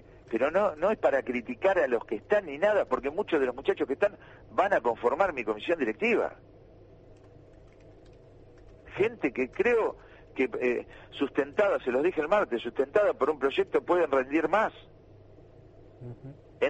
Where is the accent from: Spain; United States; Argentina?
Argentina; Alvarado, Buenos Aires; yo soy de Alvarado toda la vida.